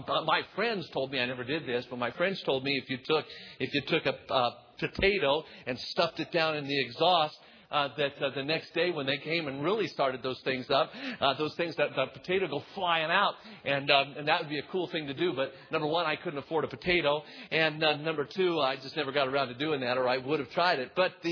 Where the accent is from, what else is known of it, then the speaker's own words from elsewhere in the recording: North Las Vegas, Nevada, United States; And when I was growing up, I grew up in North Las Vegas, and it was right behind where the old City Hall is still today.